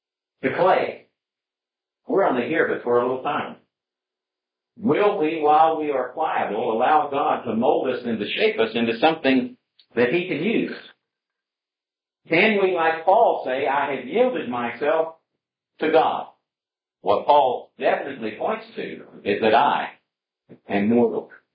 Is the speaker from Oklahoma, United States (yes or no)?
yes; Oklahoma, United States; I was raised in Oklahoma, and there's lots of sand, and there's lots of clay.